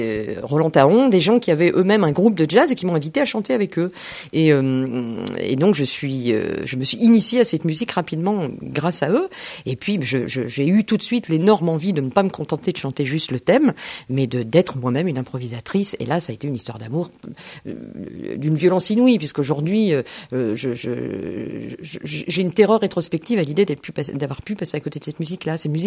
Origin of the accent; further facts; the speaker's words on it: Longfossé, Hauts-de-France, France; born there; Je suis née près de Dèvres, banlieue nord de Dèvres, Longfossé, 300 habitants.